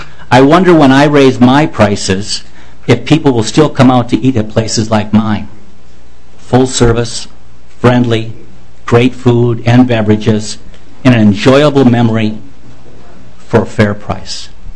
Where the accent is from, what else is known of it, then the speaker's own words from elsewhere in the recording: Lake Elmo, Minnesota, United States; We're both from Lake Elmo.